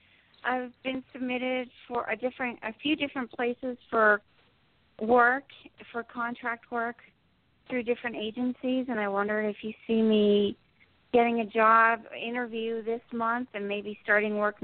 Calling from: New Jersey, United States; I'm in New Jersey.

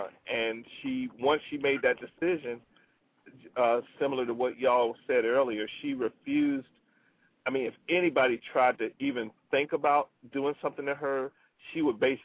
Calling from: Birmingham, Alabama, United States; I'm calling from Birmingham, Alabama.

